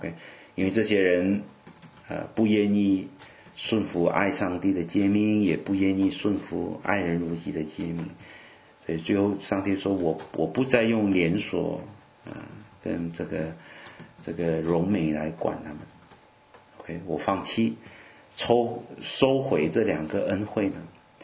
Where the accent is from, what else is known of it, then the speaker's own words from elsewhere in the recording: Malaysia; also born or lived in Canada; now in France; 我是东方人我是从马来西亚来。